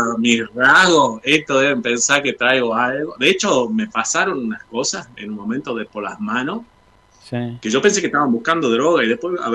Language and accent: Spanish; Argentina; hasta el ateo más ateo se puede emocionar siendo argentino